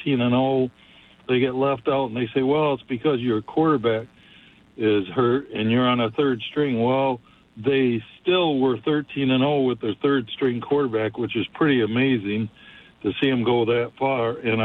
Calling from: Holt, Michigan, United States; Yeah, this is … from Holt.

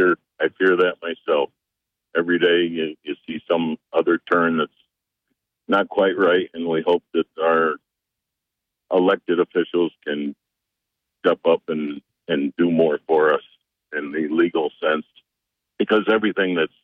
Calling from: Conklin, United States; Good morning, Bob. … I'm calling from Conklin.

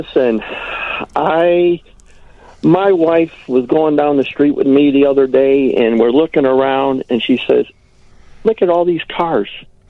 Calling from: Chicago, Illinois, United States; Calling from Chicago.

